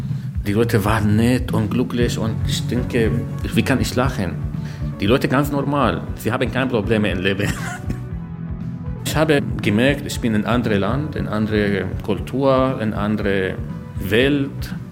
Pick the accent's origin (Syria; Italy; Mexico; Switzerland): Syria; now in Berlin, Germany; Ich bin hier seit etwa 9 Jahren. Ich bin aus Syrien nach Deutschland gekommen.